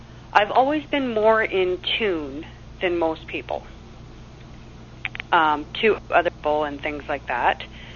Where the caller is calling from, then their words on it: Ottawa, Ontario, Canada; from Ottawa, Canada.